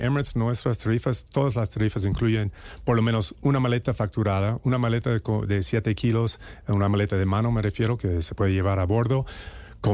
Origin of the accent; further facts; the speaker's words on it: United States; Spanish is a second language; yo soy estadounidense y empecé mi carrera en aviación en las Fuerzas Aéreas de los Estados Unidos